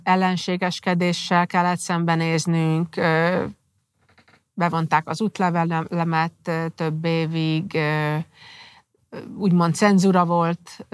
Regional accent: Budapest, Hungary; az a környezet végül is, amiben én felnőttem itt Budapesten

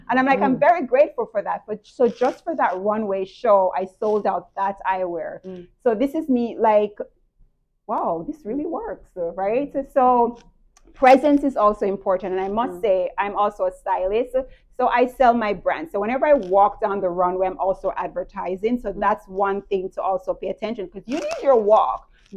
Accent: Jamaica; Well, Jamaica is less. We have 2.8 million. I'm Jamaican

